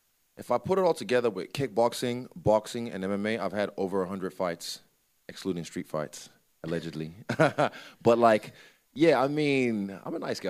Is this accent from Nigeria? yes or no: yes; Nigeria; See, I'm Nigerian, so I'm the only one who had two left feet.